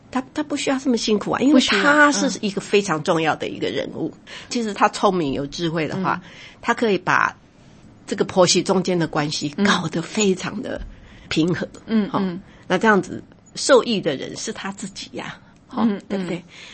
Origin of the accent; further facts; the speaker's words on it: Taiwan; accent: Taiwanese; 我们台湾话讲的是挖心球啊